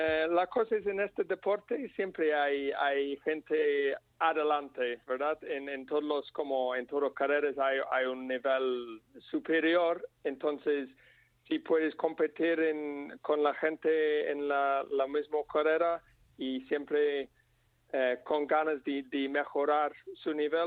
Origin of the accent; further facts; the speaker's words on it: Sheffield, Yorkshire and the Humber, United Kingdom; Spanish is a second language; now in Madrid, Spain; Ah, sí, soy de una ciudad que se llama Sheffield, en el norte de Inglaterra.